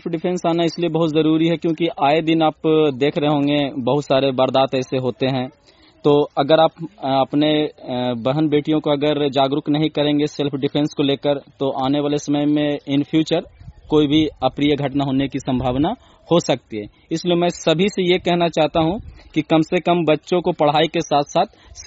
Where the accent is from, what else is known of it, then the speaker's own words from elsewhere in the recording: Bihar Sharif, Bihar, India; और मैं बिहार शरीफ का निवासी हूँ।